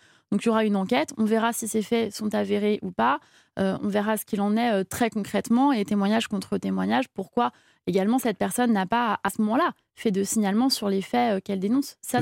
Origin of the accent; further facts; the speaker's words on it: Corsica, France; Moi, je suis originaire de Corse, élue de la Sarthe. J'ai grandi beaucoup dans les cités quand j'étais enfant, adolescent.